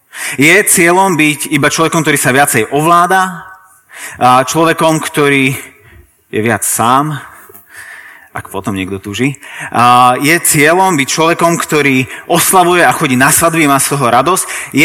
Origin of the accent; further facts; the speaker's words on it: Trnava, Trnava Region, Slovakia; som z Trnavy.